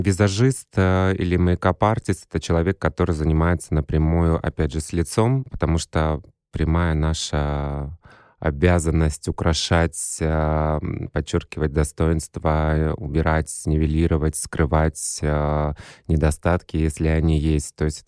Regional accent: Kazakhstan; born there; Я родился в Казахстане, в Республике Казахстан.

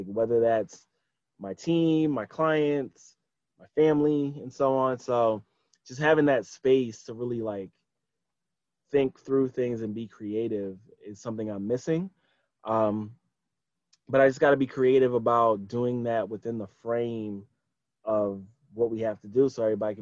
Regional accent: Philadelphia, Pennsylvania, United States; and I'm a Sixers fan because I'm from Philly.

